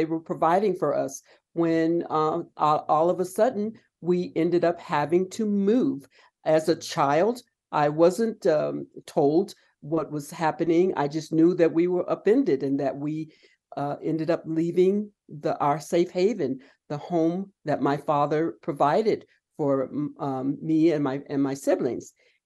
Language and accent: English; Palm Springs, California, United States; I was born and raised there in Palm Springs in the at the time, which was the Desert Hospital. My father, a skilled laborer, carpenter, helped build that hospital. My father built our home in Section 14.